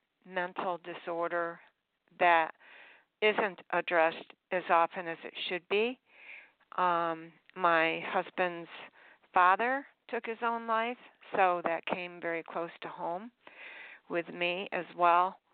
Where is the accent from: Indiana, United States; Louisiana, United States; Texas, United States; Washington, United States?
Texas, United States; Longview; she and I go way back to our teenage years, growing up in Longview, Texas, in high school together.